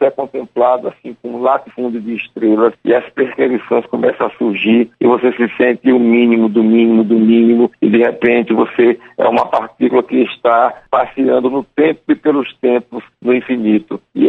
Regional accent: Alagoas, Brazil; moved away as an adult; now in Bahia, Brazil; Eu sou alagoano, cheguei à Bahia aos 20 anos, fui para a cidade de Maracás, só que vim à cidade de Riquié, onde estou nesse momento, onde estou residindo.

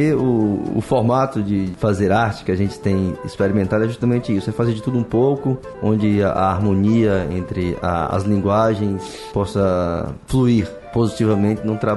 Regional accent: Juazeiro do Norte, Ceará, Brazil; Que é a nossa terra natal, né? Somos de lá, do Cariri, né? O Orlando nasceu no Crato, eu e o Paulo nascemos em Juazeiro, né? Os três irmãos.

